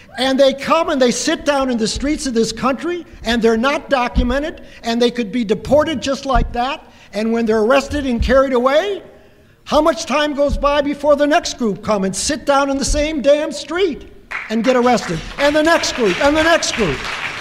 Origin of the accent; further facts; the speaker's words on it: United States; Here I am from America